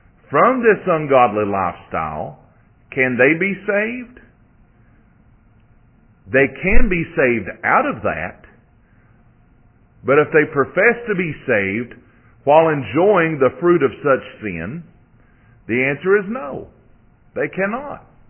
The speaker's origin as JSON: {"language": "English", "town": "Somerset", "region": "Kentucky", "country": "United States", "tie": "born or raised there", "said": "was moving to my hometown of Somerset, Kentucky."}